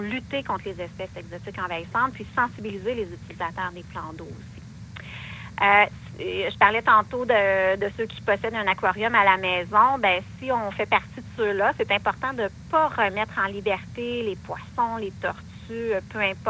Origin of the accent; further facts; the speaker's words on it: Quebec, Canada; Je trouve que ça reflète bien nos droits en tant que Québécois